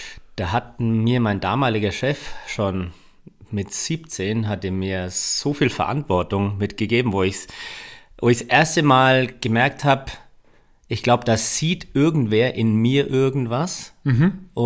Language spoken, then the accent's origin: German; Bavaria, Germany; now in Rosenheim, Germany; Ich bin eher klassischer Franke.